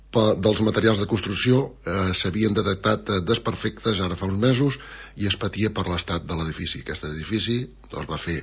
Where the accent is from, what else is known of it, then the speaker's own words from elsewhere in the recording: L'Escala, Catalonia, Spain; Ostres, és que sóc de l'Escala.